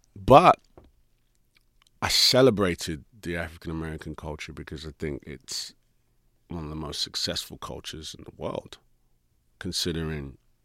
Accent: Hackney, London, United Kingdom; accent: Cockney; also born or lived in Forest Gate; So I am literally a Cockney. I was born in Forestgate and moved to Hackney as a young kid.

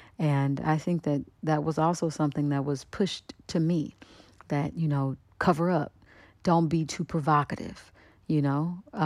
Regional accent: Kansas City, Kansas, United States; And I'm from Wyandotte County, Kansas City, Kansas, and Kansas City, Missouri is like 5 minutes away.

